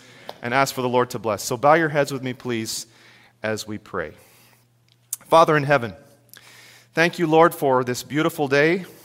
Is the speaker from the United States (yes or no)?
yes; Chattanooga, Tennessee, United States; I grew up in Chattanooga, Tennessee. This is my home. I know we're in Georgia, but this is still Chattanooga area.